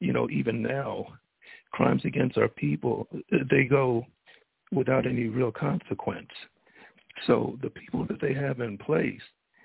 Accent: Lexington, United States; I'm from Lexington.

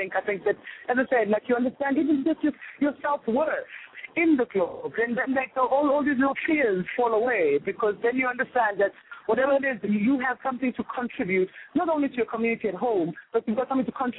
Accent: South Africa; And as a South African, honestly, we are a bit confined, and you know, because we were kind of stuck here for a long time

